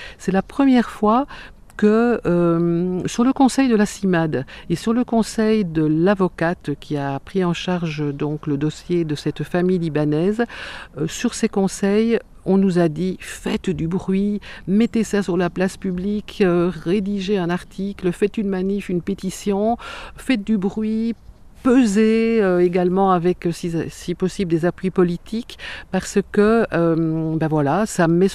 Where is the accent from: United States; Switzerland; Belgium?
Belgium; now in France; Déjà, je suis belge, ça doit sentir à l'accent. Moi, je vis en France. Je me sens ni belge ni française.